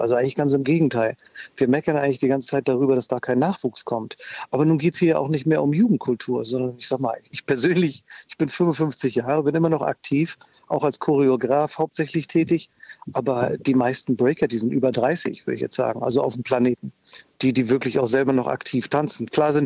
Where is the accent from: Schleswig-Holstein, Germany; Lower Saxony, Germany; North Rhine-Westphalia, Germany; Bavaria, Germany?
Schleswig-Holstein, Germany; Eutin; ich komme aus Norddeutschland, ich komme aus Eutin, kleines Nest an der Ostsee.